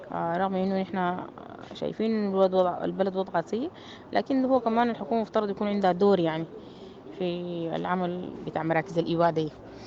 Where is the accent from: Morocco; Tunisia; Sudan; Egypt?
Sudan; ودي طبعا زادة يعني احنا من قيمنا كسودانيين.